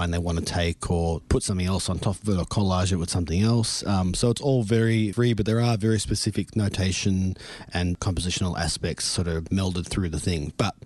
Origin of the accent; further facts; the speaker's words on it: Canberra, Australian Capital Territory, Australia; also born or lived in Berlin / Melbourne; I'm originally from Canberra, before I went to Berlin, obviously I was in Canberra studying